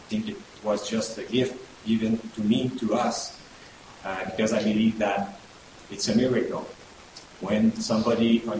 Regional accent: Montreal, Quebec, Canada; I'm from Montreal, Canada. I'm married now for 17 years

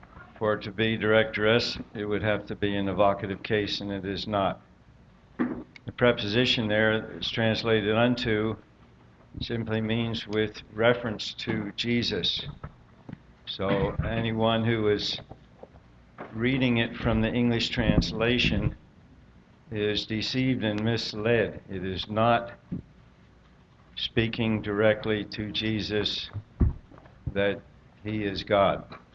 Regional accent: Seattle, Washington, United States; I'm from Seattle.

